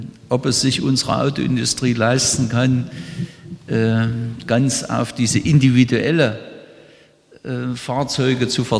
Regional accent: Germany; Ich bin ja noch in der DDR groß geworden

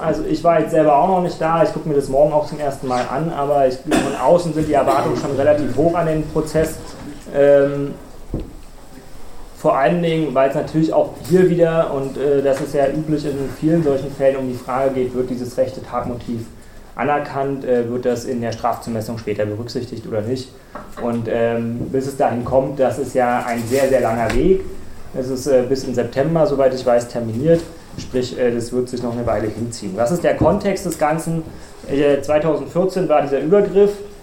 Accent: Saxony, Germany; ich bin nicht aus Thüringen, ich bin aus Sachsen in dem Fall.

